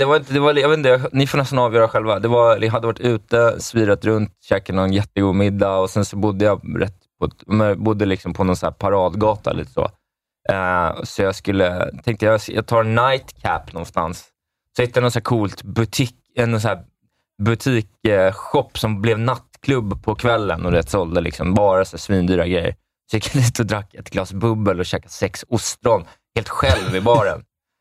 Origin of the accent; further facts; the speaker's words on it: Sweden; Ja, men jag är tråkig svensk.